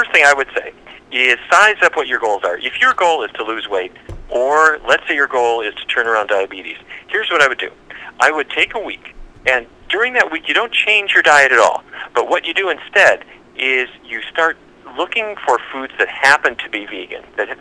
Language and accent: English; Fargo, North Dakota, United States; now in Washington, United States; I grew up in Fargo, but my office is now here in Washington, D.C.